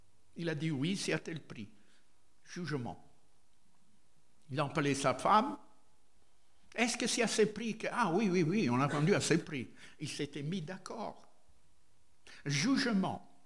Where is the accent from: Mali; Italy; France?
Italy; French is a second language; Excusez-moi, je suis italien, alors la grammaire française, c'est pas tellement mon fort.